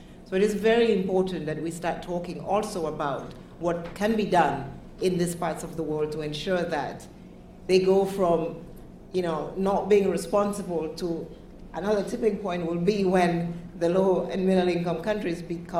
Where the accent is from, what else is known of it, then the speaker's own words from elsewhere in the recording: Cameroon; I come from the Cameroon, which is part of the Amazon, and yes, we are seeing a lot of, not part of the Amazon, part of the peatlands of Africa.